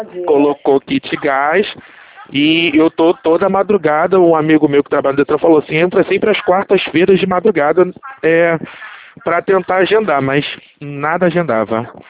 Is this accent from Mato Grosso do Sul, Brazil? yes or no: no; Rio de Janeiro, Brazil; Sou aqui do Rio, sou aqui. Eu fico aqui em Jacarepaguá.